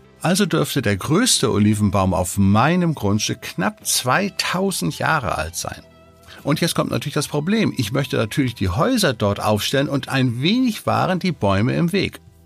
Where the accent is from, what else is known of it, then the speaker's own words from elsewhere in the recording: Germany; weil wenn ich als Deutscher dort ankomme, habe ich gleich verloren und habe natürlich gleich einen höheren Preis zu zahlen.